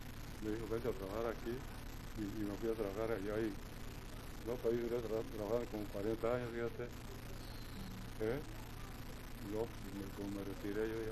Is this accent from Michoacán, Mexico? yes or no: yes; Michoacán, Mexico; also born or lived in United States; No, yo nací en Estados Unidos. Nomás que me crié en Michoacán. Allá me crié.